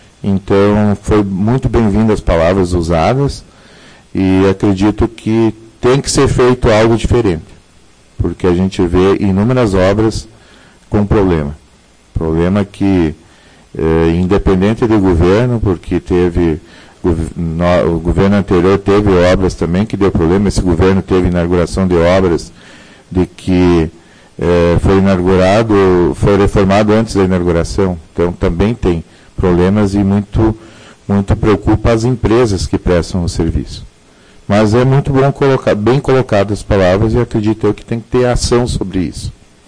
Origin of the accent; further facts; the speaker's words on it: Rio Grande do Sul, Brazil; e nós, como gaúchos, temos que comemorar esse dia 20 de setembro